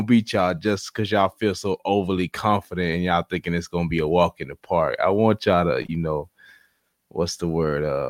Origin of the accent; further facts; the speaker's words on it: Florida, United States; obviously I'm from South Florida, and to get a win on these guys is always going to be a blessing, man.